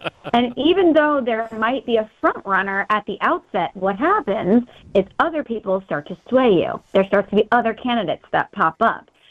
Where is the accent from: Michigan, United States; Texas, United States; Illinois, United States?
Illinois, United States; now in New York, United States; I kept thinking about the fact that I am from Illinois, but I don't cheer for an Illinois-based team